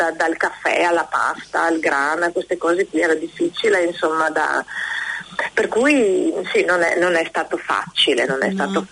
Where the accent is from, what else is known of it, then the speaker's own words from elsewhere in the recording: Veneto, Italy; now in New Zealand; io sono veneta.